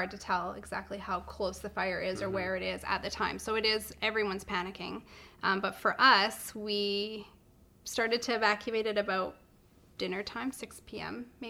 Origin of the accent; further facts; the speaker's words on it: West Kelowna, British Columbia, Canada; growing up in West Kelowna and now living in the Rutland area, I see a whole new area of Kelowna.